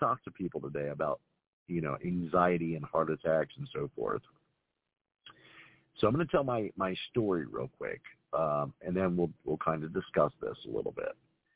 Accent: Cincinnati, Ohio, United States; from Cincinnati, Ohio. I'm a former police officer.

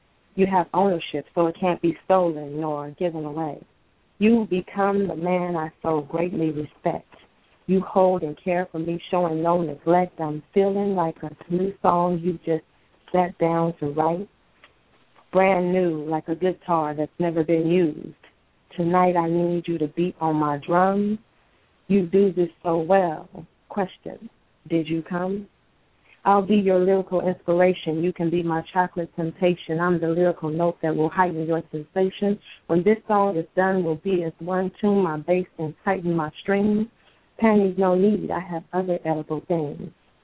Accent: Kansas City, United States; I grew up in Kansas City, and so you hear, you know, from where I'm from, women don't really talk about their sexuality as much.

